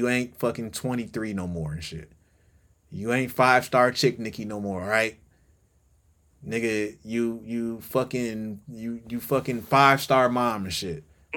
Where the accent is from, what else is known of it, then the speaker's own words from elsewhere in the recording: Detroit, Michigan, United States; now in Atlanta, United States; I know I live in Atlanta, man. Don't, I'm from Detroit.